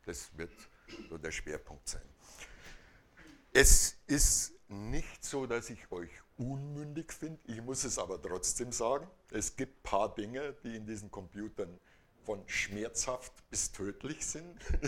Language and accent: German; Munich, Bavaria, Germany; now in Schwabhausen, Germany; So in der Nähe von Schwabhausen, Dachauer Hinterland. Bin aber gebürtiger Münchner und Waschechter. Bin vor 10 Jahren rausgezogen.